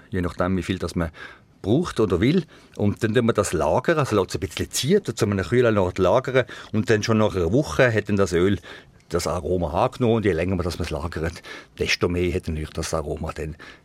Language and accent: German; Switzerland; bei uns in der Schweiz